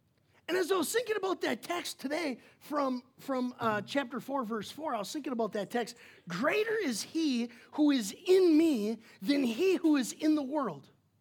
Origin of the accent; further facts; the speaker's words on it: Wisconsin, United States; I grew up in Wisconsin, and so we actually heated our house with wood.